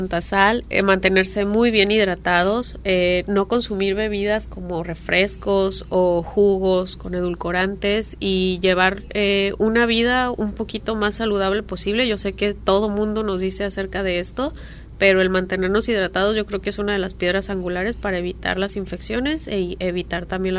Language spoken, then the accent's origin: Spanish; Guadalajara, Jalisco, Mexico; Yo soy de Guadalajara, entonces cuando voy a Mérida a hacer la especialidad